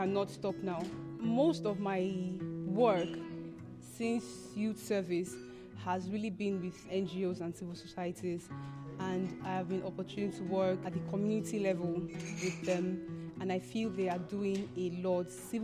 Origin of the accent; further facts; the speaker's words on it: Imo, Nigeria; and I am from Imo State.